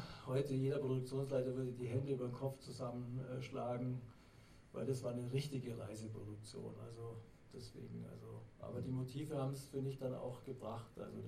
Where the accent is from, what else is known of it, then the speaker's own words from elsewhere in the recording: Bavaria, Germany; ich bin im Allgäu aufgewachsen, ich habe natürlich da noch ein bisschen die Atmosphäre eingesogen, aber bin natürlich jetzt nicht genau, ich bin 59 geboren